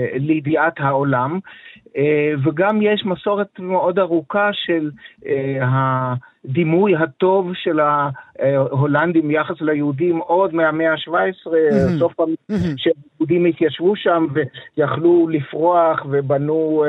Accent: Netherlands; now in Israel; אני בתור יליד הולנד

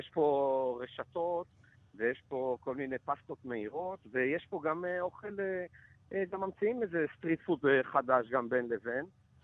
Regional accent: Jerusalem, Jerusalem District, Israel; מבחינתי, אני ירושלמי גם, אני אומר, אני נורא מחובר לחומוס הזה

